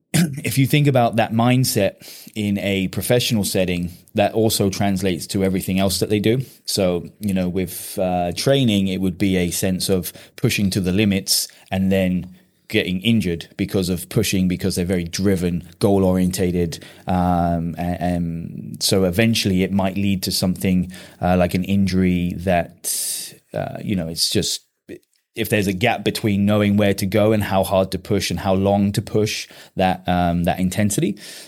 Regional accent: England, United Kingdom; Well, I am from cold and miserable England.

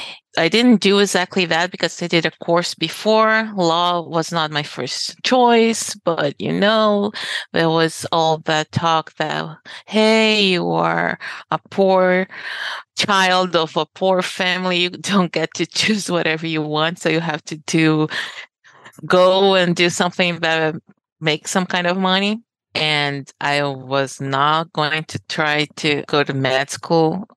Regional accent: Recife, Pernambuco, Brazil; English is a second language; I'm from a shore city in Brazil. I'm from Recife, which is a small capital, but with a beach, and we usually go every Sunday.

